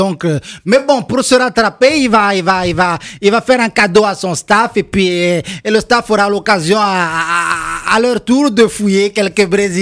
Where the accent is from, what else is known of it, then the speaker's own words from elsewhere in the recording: Equatorial Guinea; chez nous, en Guinée équatoriale